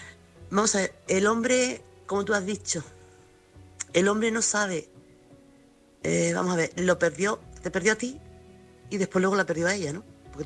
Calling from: Chiclana, Andalusia, Spain; corresponsal de Chiclana.

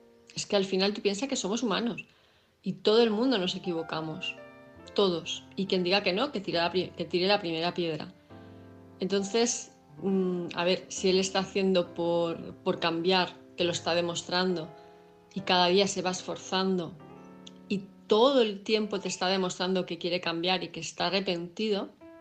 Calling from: Palma de Mallorca, Balearic Islands, Spain; de Palma de Mallorca.

